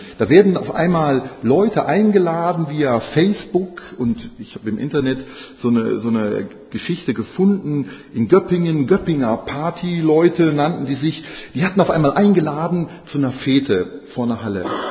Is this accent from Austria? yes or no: no; Croatia; Dobrojutro, sagt man da, wo ich herkomme. Das ist kroatisch und heißt guten Morgen.